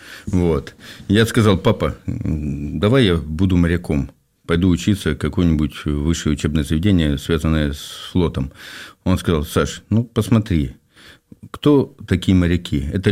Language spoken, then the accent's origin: Russian; Vorkuta, Komi Republic, Russia; born there; Я родился под Воркутой в республике Коми СССР, вот, в далеком 75-м году, вот, в нормальной такой семье с определенным достатком